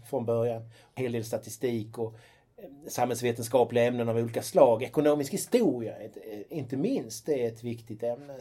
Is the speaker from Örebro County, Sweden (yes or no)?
no; Skåne, Sweden; now in Tyresö, Sweden; Jag är skåning från början.